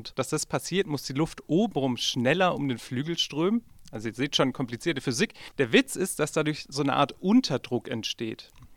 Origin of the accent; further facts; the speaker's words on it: Baden-Württemberg, Germany; Und ich komme aus dem Schwarzwald, also aus Süddeutschland.